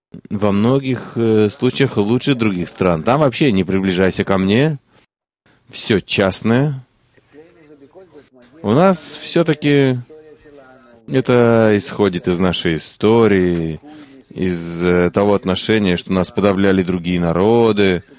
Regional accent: Russia; moved away as an adult; Я сошел на перрон в Вене, я приехал из России, весь поезд был иммигранты.

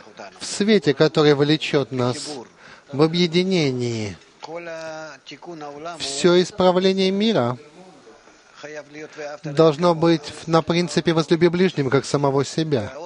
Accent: Naples, Campania, Italy; я из Неаполя.

